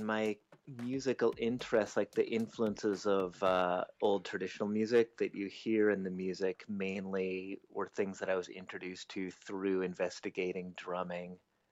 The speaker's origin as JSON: {"language": "English", "region": "Massachusetts", "country": "United States", "said": "No, I'm from Massachusetts, East Coast, United States originally."}